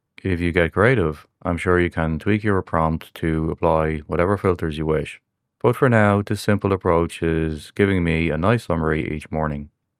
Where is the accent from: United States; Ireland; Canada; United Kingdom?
Ireland; In my home country of Ireland